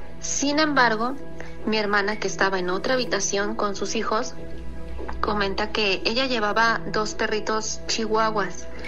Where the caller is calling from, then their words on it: Guadalajara, Jalisco, Mexico; de Guadalajara y quiero platicarles algo que nos sucedió el 24 y 25 de diciembre.